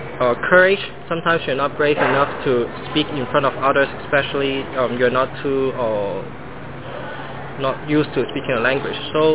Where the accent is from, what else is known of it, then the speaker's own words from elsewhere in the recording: Hong Kong; English is a second language; like me, I'm from Hong Kong, and then you can try to think about the history of Hong Kong